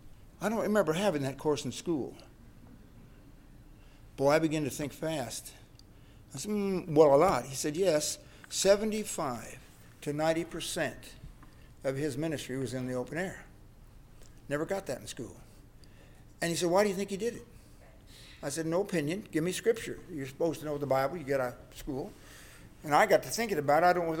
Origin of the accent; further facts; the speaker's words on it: Indiana, United States; And I was from Indiana. I'm a Hoosier. Raised in Indiana, saved at 21.